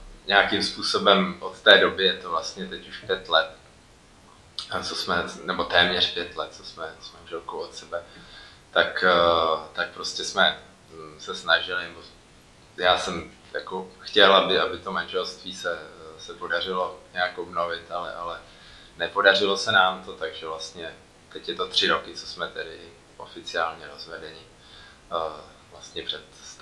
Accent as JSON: {"language": "Czech", "region": "Prague", "country": "Czechia", "tie": "born or raised there", "said": "Nevyrostl jsem v církvi. Vyrostl jsem tady na Žižkově v Praze, vlastně v rodině, kde k víře jsem vůbec veden nebyl."}